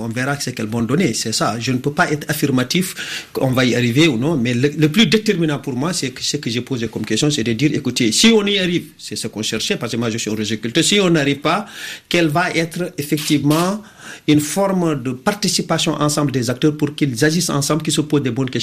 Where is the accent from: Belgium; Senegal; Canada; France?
Senegal; Saint-Louis; moi je suis originaire de la région de Saint-Louis